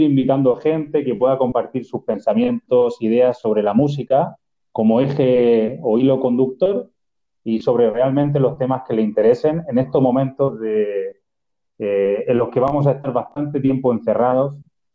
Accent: Region of Murcia, Spain; born there; soy murciano de nacimiento, de un pueblo de la región de Murcia

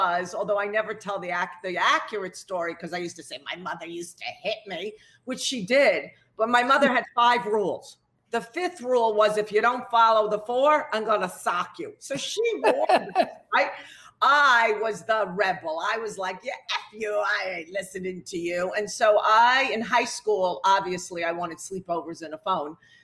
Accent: Lawrence, New York, United States; We were raised, as I said, Orthodox Jews in Long Island. So I'm from the Five Towns, Lawrence.

